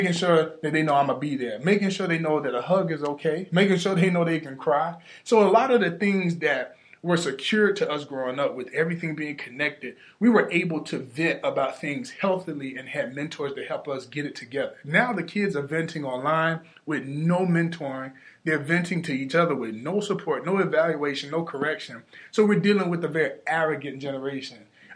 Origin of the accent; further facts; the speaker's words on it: South Carolina, United States; Yeah, well, growing up in South Carolina, I couldn't ask for a better upbringing